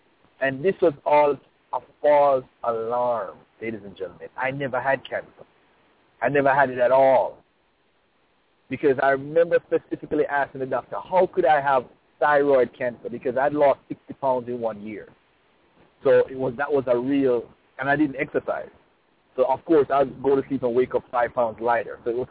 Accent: Jamaica; I'm from Jamaica, and I've never had a drink in my life, and I've never smoked. And it has nothing to do with religion.

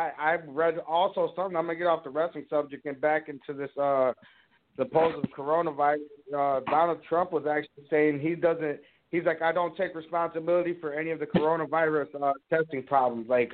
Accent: San Antonio, Texas, United States; I'm originally from San Antonio, so I mean I'm a Spurs fan

